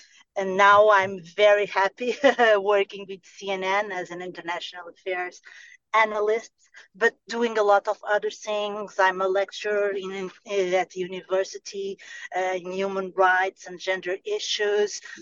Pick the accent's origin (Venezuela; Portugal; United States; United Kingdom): Portugal; also born or lived in Guinea-Bissau; I was born in Guinea-Bissau, a former Portuguese colony in the 70s, because my father was from the military and he was there. Portugal was at war and my father was there. And then my mother joined him and I was born there in 71.